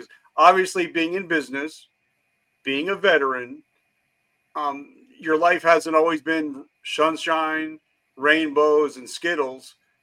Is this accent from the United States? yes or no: yes; United States; Because I'm a Carolina guy. I'm a South Carolina, North Carolina guy.